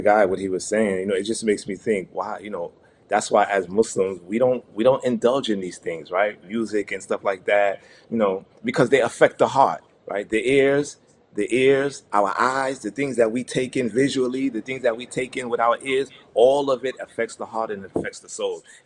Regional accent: Brooklyn, New York, United States; because I was born and raised in Brooklyn, grew up

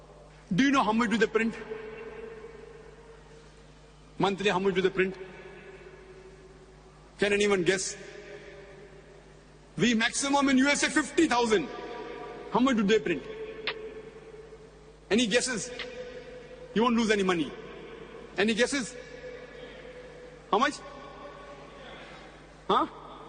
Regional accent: India; I come from India, which has a population of more than 1 billion people, out of which, safely you can say, 160 to 180 million are Muslims.

